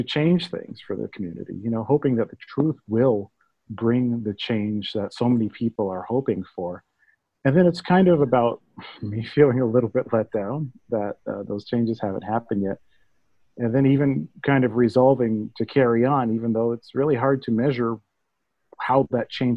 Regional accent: Los Angeles, California, United States; I grew up in West Los Angeles and race wasn't really a topic that we talked about there. I grew up as a mixed kid.

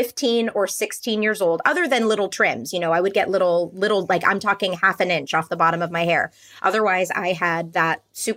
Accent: Calabasas, California, United States; I'm Southern Californian. Yeah. So I lived with my family. We lived in Calabasas.

